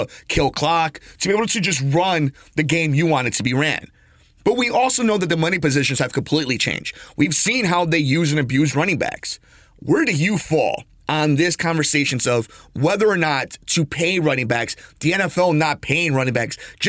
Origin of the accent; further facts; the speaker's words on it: Chicago, Illinois, United States; obviously being Bears fans, growing up in Chicago